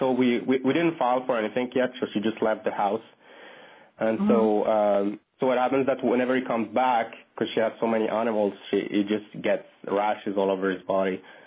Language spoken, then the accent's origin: English; East Bay, California, United States; I'm actually from the East Bay.